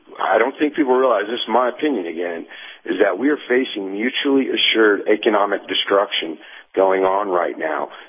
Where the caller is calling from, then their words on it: Tennessee, United States; in East Tennessee.